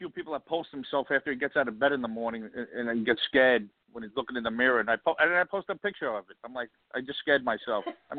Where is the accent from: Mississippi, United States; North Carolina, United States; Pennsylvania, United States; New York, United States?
New York, United States; Brooklyn; I'm just a regular guy, born and raised in Brooklyn, came up on the streets. I was raised very poor.